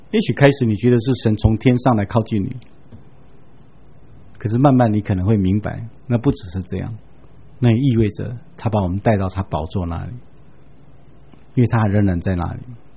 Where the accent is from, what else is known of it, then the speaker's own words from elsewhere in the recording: Taiwan; 我以前都觉得不晓得中国我们台湾人为什么称它叫圣母峰